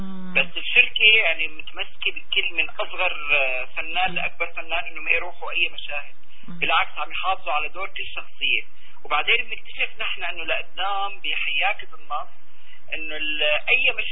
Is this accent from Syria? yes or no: yes; Syria; نحن كدراما سوري ونجوم سوريين